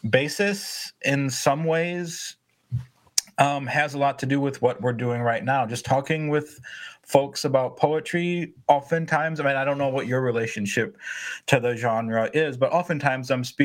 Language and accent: English; Wisconsin, United States; I mean, like I think like most boys growing up in Wisconsin, you have your dreams occur through an athletic lens.